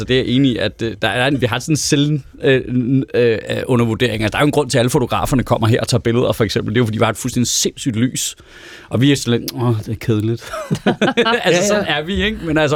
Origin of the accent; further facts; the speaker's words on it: West Jutland, Denmark; der er vi fra Vestjylland.